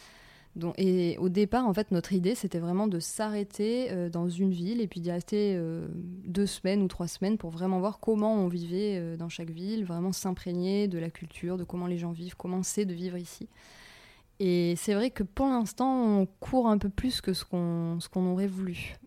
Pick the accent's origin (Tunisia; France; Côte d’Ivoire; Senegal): France; si on ne nous l'accorde pas, on a droit à 3 mois en tant que Français à Hong Kong.